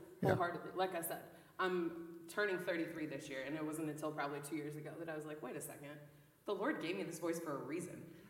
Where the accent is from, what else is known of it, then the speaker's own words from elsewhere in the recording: New York, United States; I'm from New York, and we're not known as like quiet, soft, meek people.